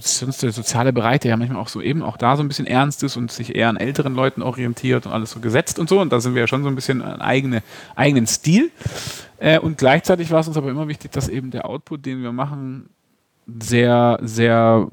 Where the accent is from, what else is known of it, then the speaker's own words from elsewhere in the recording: Baden-Württemberg, Germany; Zweitens bin ich Schwabe.